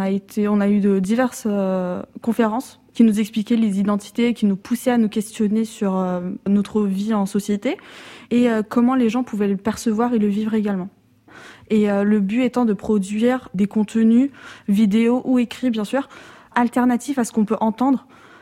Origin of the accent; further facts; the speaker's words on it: France; j'ai grandi en France